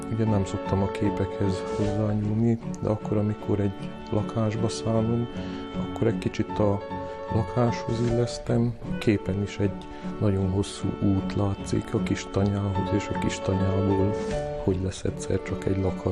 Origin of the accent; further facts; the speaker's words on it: Székely Land, Romania; now in Hungary; Mindig megkérdezik otthon Székelyföldön, hogy ne haragudjál meg, itt mit lehet fotózni?